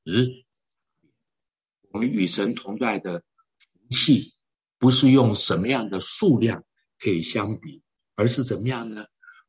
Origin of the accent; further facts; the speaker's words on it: Taiwan; 我们台湾人啊晓得